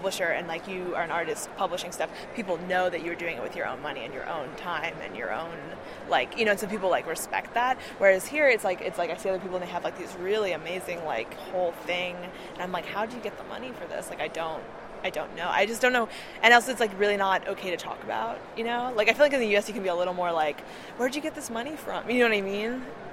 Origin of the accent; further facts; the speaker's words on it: Berkeley, California, United States; I grew up in Berkeley, California, so these kinds of values.